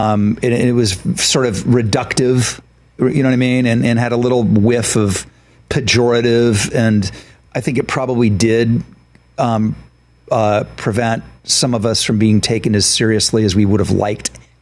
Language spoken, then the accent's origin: English; Malibu, California, United States; also born or lived in Ohio; I grew up in Malibu